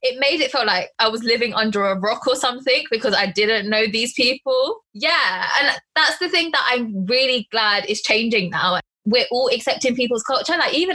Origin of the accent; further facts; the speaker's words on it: India; I think the thing for me that I really am so grateful for being Indian is the fact that I speak another language. I can speak Punjabi like really well, but I can also understand Hindi and speak Hindi